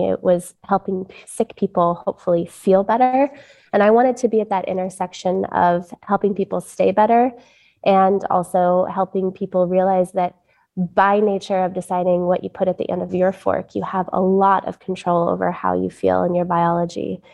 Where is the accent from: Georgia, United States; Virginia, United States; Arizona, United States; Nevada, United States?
Arizona, United States; Sedona; now in New York City, United States; I grew up in Sedona, Arizona.